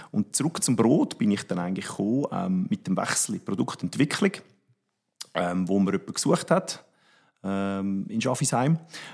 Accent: Switzerland; Basis ist natürlich in der Regel bei uns in der Schweiz immer Getreide, vorwiegend Weizen.

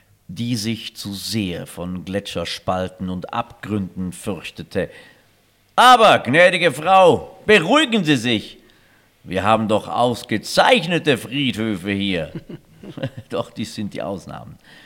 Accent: Germany; Ach, Mensch, man sagt ja Engadins, was sagt man hier, aber als Deutscher sagt Engadins, ja, tut mir leid.

